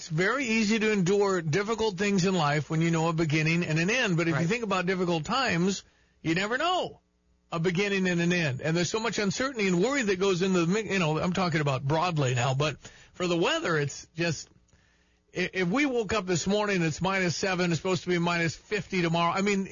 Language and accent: English; North Dakota, United States; We're fine. We're from North Dakota.